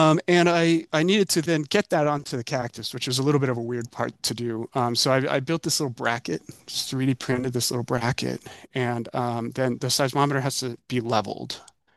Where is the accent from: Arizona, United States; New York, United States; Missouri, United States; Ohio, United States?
Arizona, United States; Tucson; I was visiting family in Tucson. I'm originally from Tucson.